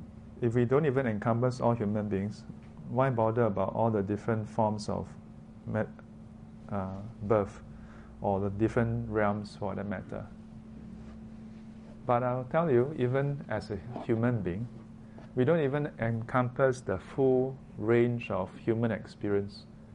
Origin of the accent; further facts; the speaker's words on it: Singapore; Because guess what? Being a Singaporean is pretty good already. Having it pretty good. And even as a Singaporean, there are a lot of different circumstances as well.